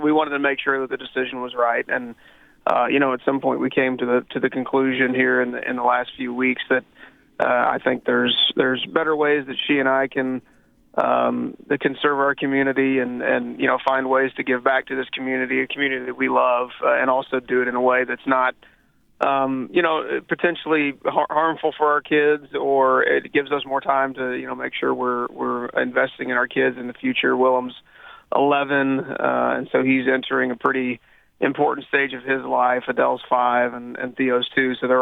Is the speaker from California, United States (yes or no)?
no; Missouri, United States; I am, right in the middle of my hometown.